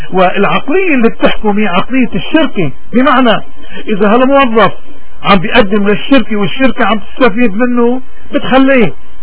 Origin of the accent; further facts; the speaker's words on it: Lebanon; ونحن كلبنانيين شايفين هذا الحزب شو عم يعمل